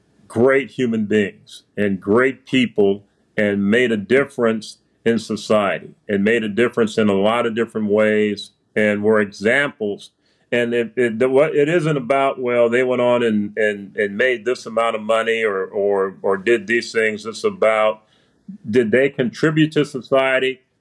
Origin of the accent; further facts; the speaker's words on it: Chicago, Illinois, United States; I remember I grew up right outside of Chicago, Illinois, and we would ride into Chicago, Michigan Avenue